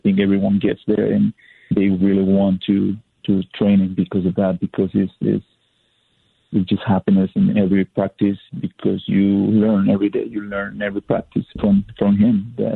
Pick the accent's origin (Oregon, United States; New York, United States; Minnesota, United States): Oregon, United States; Portland; I come from Portland, right?